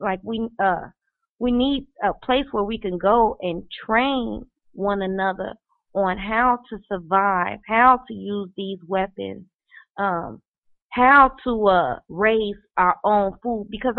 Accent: Chicago, Illinois, United States; I'm from Chicago.

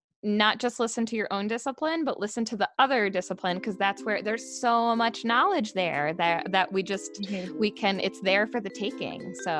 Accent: New York, United States; I'm from New York, and it hasn't been, I feel like, on the East Coast in a really long time.

